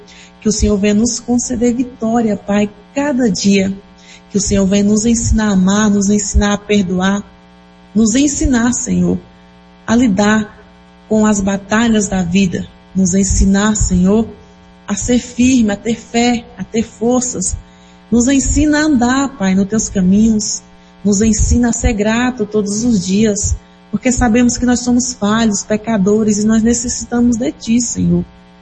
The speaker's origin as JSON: {"language": "Portuguese", "region": "Bahia", "country": "Brazil", "lives_now": "Rio Verde, Brazil", "said": "Até então não sou daqui, eu sou da Bahia, mas assim como eu sei que tem diversas pessoas de outros estados que veio aqui à procura de serviço, estão morando aqui, e eu mesma já vai fazer 5 anos que eu moro aqui em Rio Verde."}